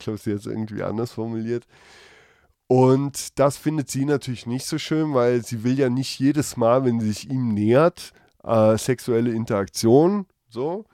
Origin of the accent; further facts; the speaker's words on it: Germany; ich spreche auch kein anderes Englisch. Weil das wäre auch bescheuert, weil ich verfickt normal ein Deutscher bin. Einfach. So, und ich spreche Englisch auch so mit meinem Akzent